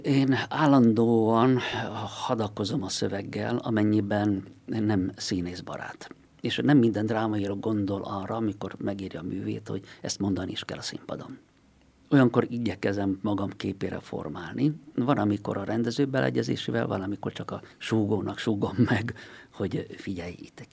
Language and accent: Hungarian; Carei, Satu Mare County, Romania; 3 éves koromban költöztünk el a faluból, és akkor Nagy Károlyba költöztünk, ami egy mezőváros a határ mentén, légvonalban Nyírbátorral, hogy be lehessen úgy tájolni. Ott nőttem fel, és tulajdonképpen 30 évig ott éltem.